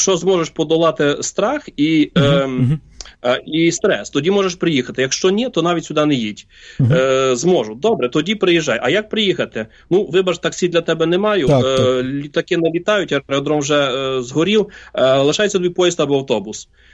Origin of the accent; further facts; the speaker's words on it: Western Ukraine, Ukraine; also born or lived in Poland; Ну, я народився на Україні, на Західній Україні, тут закінчив школу і сільськогосподарський технікум. Пізніше 25 років я жив і працював в Польщі